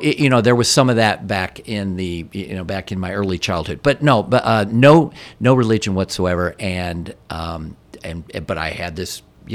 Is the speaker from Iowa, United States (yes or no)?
yes; Urbandale, Iowa, United States; I'm growing up in Urbandale, Iowa